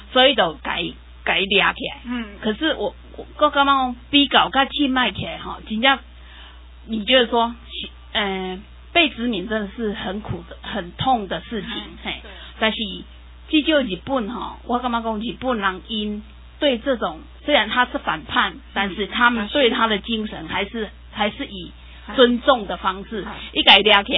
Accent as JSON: {"language": "Chinese", "country": "Taiwan", "said": "我们台湾人"}